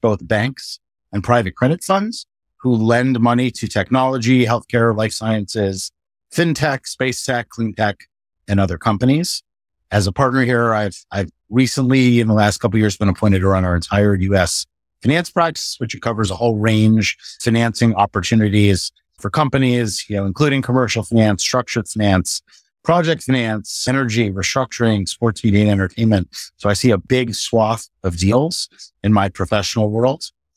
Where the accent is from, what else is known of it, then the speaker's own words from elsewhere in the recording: East Coast, United States; moved away as an adult; now in San Diego, United States; I grew up on the East Coast, went to college and law school on the East Coast.